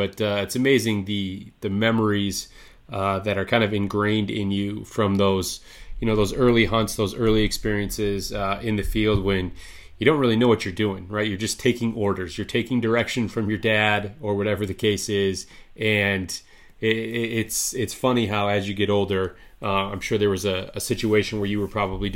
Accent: Michigan, United States; Yeah, and I mean, I'm from Michigan, born and raised, still reside here.

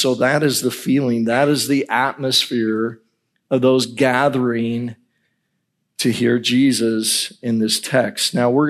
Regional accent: Idaho, United States; Now, as most of you know, I'm from the Northwest, and I kind of grew up being an avid hiker in the mountains of Idaho.

